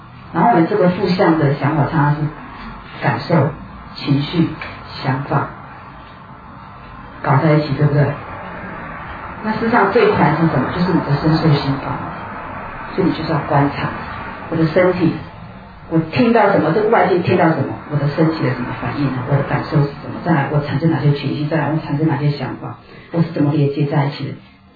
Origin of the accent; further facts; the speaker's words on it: China; 像我们中国人通常都很客气，对不对？很谦卑啊。